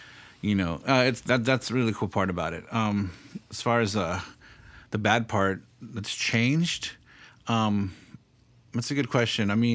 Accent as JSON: {"language": "English", "region": "California", "country": "United States", "said": "I'm from the South Bay, so everything was punk rock pretty much, 80s and 90s, you know, the grunge, I guess, a little bit. But it's always been a punk rock town because"}